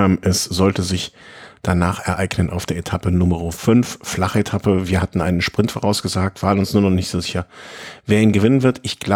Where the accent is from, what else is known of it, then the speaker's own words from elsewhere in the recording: Switzerland; Ja, ich bin ein Schweizer.